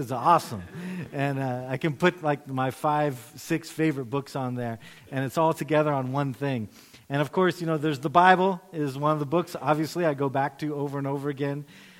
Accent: Ghana; moved away; I grew up in West Africa as a kid in Ghana. We didn't have TV back in the 70s

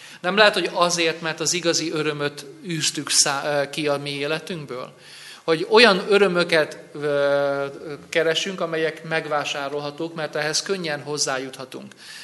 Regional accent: Ózd, Borsod-Abaúj-Zemplén, Hungary; Én emlékszem arra, hogy amikor gyerek voltam, milyen volt az Ózdi strand. Én ózdi gyerek vagyok, és az Ózdi strandra jártunk annak idején fürödni.

